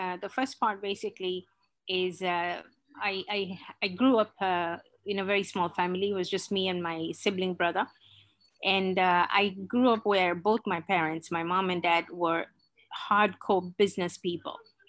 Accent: Mombasa, Mombasa County, Kenya; I'm from the coastline of Kenya, which is Mombasa. Our capital is Nairobi, but I'm from Mombasa, where all the beaches, we have everything here.

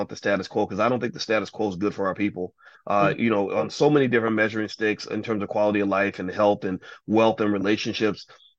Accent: Chicago, Illinois, United States; where I'm from Chicago, the dysfunction just seems to ooze out

